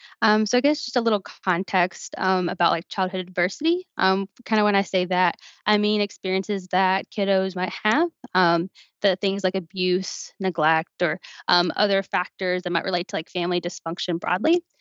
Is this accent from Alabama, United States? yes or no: yes; Alabama, United States; moved away as an adult; now in Milwaukee, United States; my background, you know, I grew up in Alabama